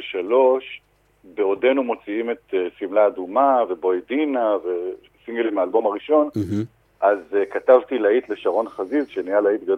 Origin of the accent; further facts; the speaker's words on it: Tiberias, Northern District, Israel; moved away as an adult; אני מטבריה במקור, עד גיל 18 גרתי שמה